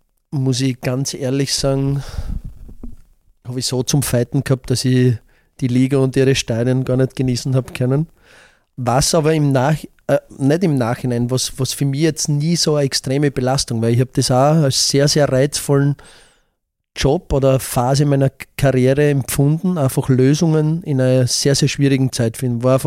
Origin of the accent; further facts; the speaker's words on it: Buch bei Weiz, Styria, Austria; es erinnert mich an Buch bei Weiz, die Gang da, an meine Heimat.